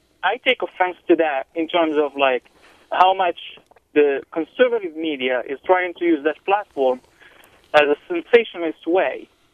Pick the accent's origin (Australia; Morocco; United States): Morocco; my background, I'm from Morocco